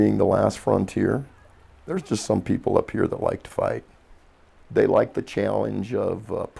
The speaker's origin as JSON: {"language": "English", "town": "Fort Collins", "region": "Colorado", "country": "United States", "tie": "born or raised there", "said": "The year I was born, but the population of my hometown, Fort Collins, was 24,000."}